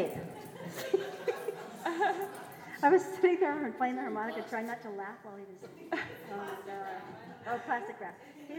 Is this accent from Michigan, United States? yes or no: no; Bellingham, Washington, United States; I'm going to my hometown to play in Bellingham on the 16th